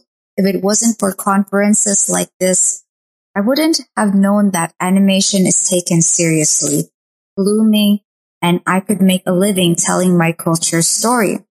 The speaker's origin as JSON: {"language": "English", "country": "Philippines", "said": "I am from the Philippines"}